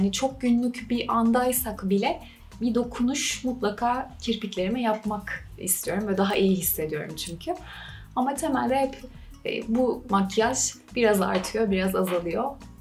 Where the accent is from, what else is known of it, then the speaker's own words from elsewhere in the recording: Kaş, Antalya, Turkey; Marka benim büyüdüğüm yerden, çocukluğumun geçtiği, yazlarımın geçtiği yerden ilhamla çıkıyor. Kaş benim memleketim.